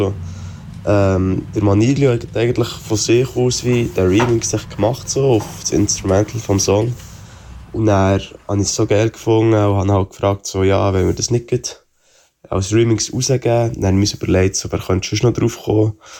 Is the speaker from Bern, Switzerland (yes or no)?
yes; Bern, Switzerland; Ich komme aus dem Westen von Bern und mache Musik.